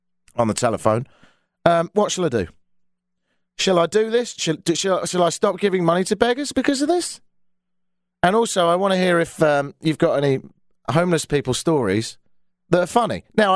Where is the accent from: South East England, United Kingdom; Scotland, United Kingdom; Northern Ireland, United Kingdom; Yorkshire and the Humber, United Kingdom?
South East England, United Kingdom; Brighton; Anyway, I'm from the UK. I grew up in Brighton, which is a seaside town on the south coast.